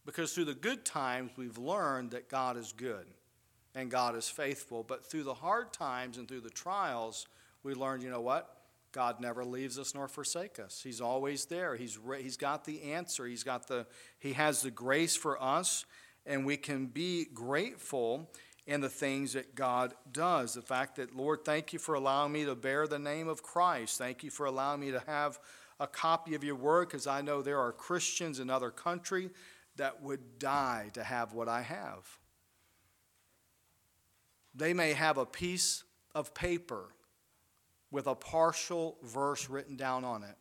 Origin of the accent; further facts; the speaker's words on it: United States; Because growing up in America, we have become desensitized to the fact